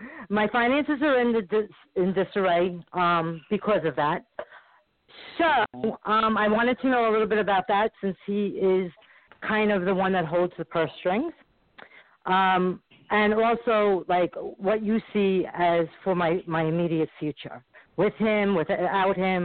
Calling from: New York, United States; I'm calling from New York.

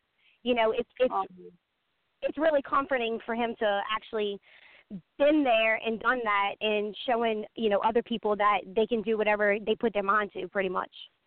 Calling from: Louisiana, United States; I'm calling from Louisiana.

